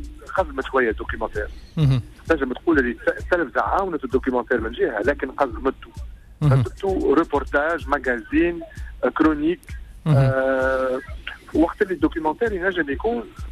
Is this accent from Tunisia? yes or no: yes; Tunisia; مسؤوليتي كانسان مواطن تونسي